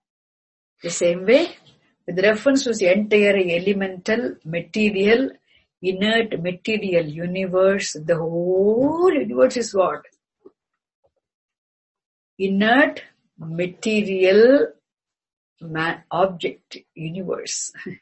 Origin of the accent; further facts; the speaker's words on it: India; English is a second language; I am an Indian and you are that, and you are here, you are English.